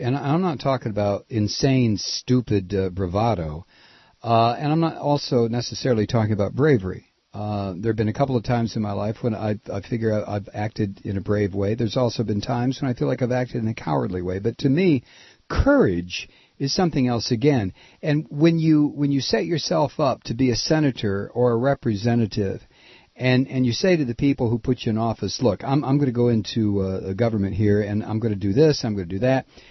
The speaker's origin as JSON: {"language": "English", "country": "United States", "said": "I don't live in some idealistic world where everybody's going to be nice to me because I'm an American."}